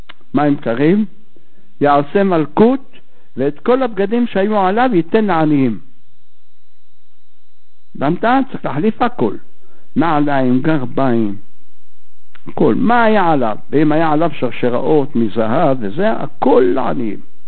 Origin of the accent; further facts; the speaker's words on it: Jerusalem, Jerusalem District, Israel; born there; אני יליד ירושלים ואני לא יודע איפה זה.